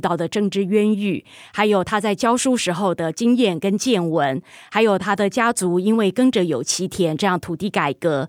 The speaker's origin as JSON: {"language": "Chinese", "region": "Hualien County", "country": "Taiwan", "tie": "born or raised there", "said": "我小时候在花莲乡下的时候就是上过这种粪坑式的厕所"}